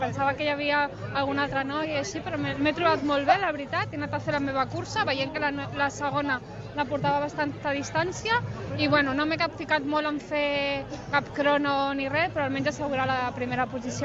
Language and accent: Catalan; Sitges, Catalonia, Spain; com no, Sitges, pues, he fet primera, que, bueno, que personalment estic molt orgullosa perquè és del meu poble.